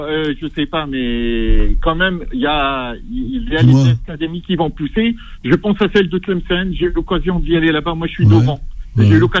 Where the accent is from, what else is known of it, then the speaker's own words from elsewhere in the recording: Oran, Oran Province, Algeria; Non, moi, je viens d'Oran.